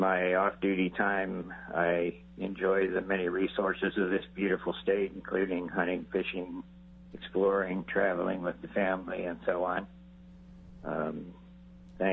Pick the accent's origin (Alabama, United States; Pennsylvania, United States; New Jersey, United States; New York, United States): Pennsylvania, United States; I was born and raised and educated in Pennsylvania, went to medical school in Philadelphia.